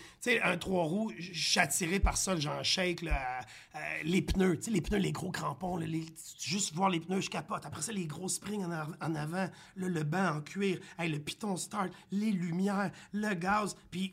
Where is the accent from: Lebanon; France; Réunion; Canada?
Canada; Saint-Basile-le-Grand, Quebec; Je viens de Saint-Basile-le-Grand, à côté de Carignan. Je restais sur une fermette.